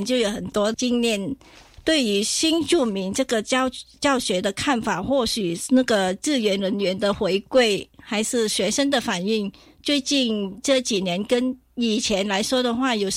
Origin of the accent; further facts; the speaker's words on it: Vietnam; now in Taiwan; 各位听众朋友晚上好， … 来自越南，欢迎收听幸福会客室。